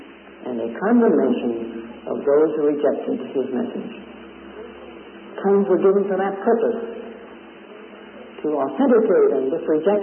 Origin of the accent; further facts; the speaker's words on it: Missouri, United States; born there; I'd say, "Look, friend, I was born in Missouri." And I was.